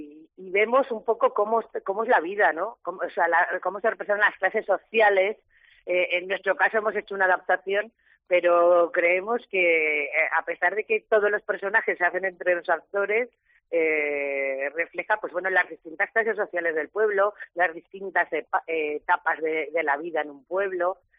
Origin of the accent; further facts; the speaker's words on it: Aragon, Spain; pero bueno, somos aragoneses